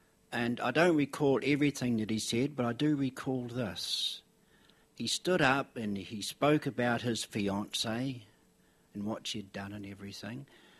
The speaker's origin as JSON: {"language": "English", "country": "New Zealand", "said": "I mean, they call the South Island the mainland, but we come from New Zealand."}